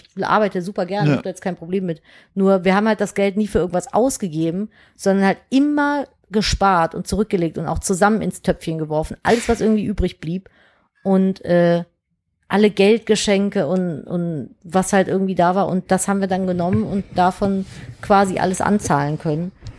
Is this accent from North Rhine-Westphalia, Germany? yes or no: yes; Cologne, North Rhine-Westphalia, Germany; ich bin in Köln-Nippes groß geworden und wir haben zu sechst in einer 50 Quadratmeter Wohnung gewohnt